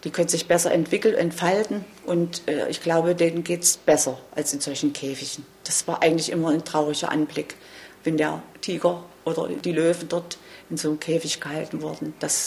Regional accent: Wroclaw, Lower Silesian Voivodeship, Poland; born there; moved away; Ich bin geflüchtet, ich bin auch in Breslau geboren.

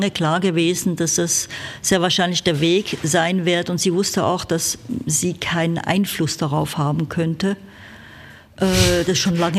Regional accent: Switzerland; Ja, aber ich komme ja aus der Schweiz.

